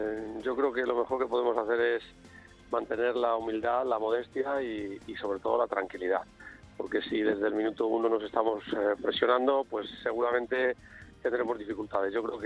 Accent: Parla, Community of Madrid, Spain; Que el Parla es el equipo de mi ciudad, de mi pueblo

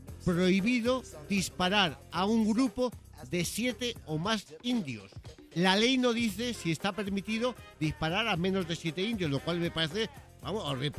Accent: Spain; Pero no soy un indiano, soy español.

